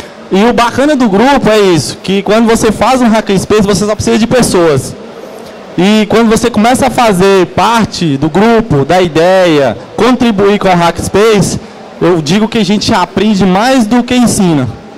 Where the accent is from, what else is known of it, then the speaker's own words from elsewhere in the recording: Janaúba, Minas Gerais, Brazil; Eu venho de Janaúba, Minas Gerais, norte de Minas.